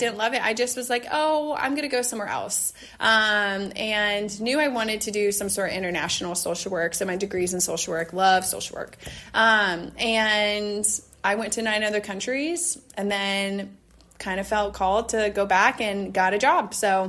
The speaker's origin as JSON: {"language": "English", "town": "Warsaw", "region": "Masovian Voivodeship", "country": "Poland", "tie": "born or raised there", "said": "Yeah, so I grew up, I'm from Warsaw"}